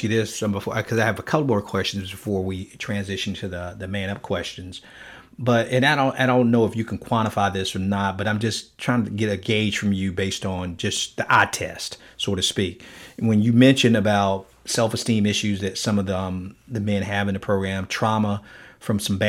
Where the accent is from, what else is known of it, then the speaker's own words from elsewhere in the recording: Miami, Florida, United States; growing up in Miami, you know, I saw